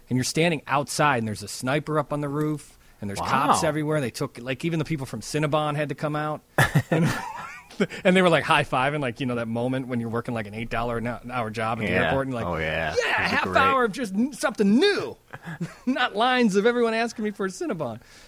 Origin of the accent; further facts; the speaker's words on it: Chicago, Illinois, United States; as a Chicagoan, it blows my mind, it's stacked parking.